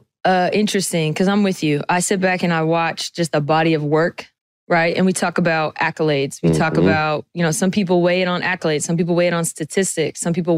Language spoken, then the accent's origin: English; Poway, California, United States; born there; I was born in Poway, California. I went to school in La Jolla.